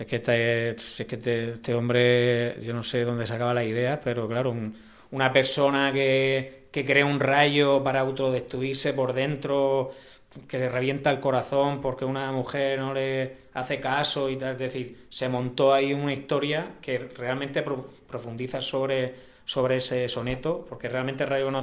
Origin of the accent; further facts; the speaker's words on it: Spain; Ah, somos de España, que tenemos este grupo